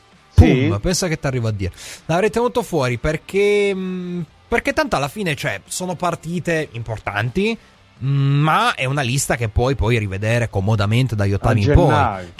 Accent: Rome, Lazio, Italy; Io che sono di Roma, per me sabato è la partita

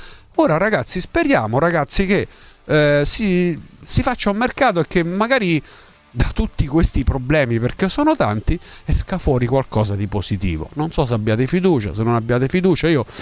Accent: Abruzzo, Italy; nemmeno quelle del mio paese in Abruzzo, che è la prima categoria.

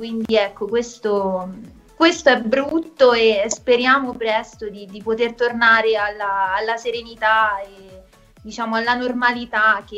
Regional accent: Rome, Lazio, Italy; io sono di Roma

